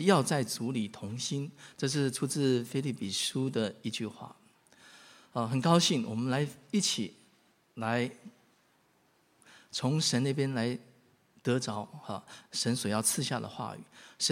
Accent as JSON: {"language": "Chinese", "country": "Taiwan", "tie": "born there", "said": "我算是台湾出生的广东人，我的广东话是说听不说得讲啊。"}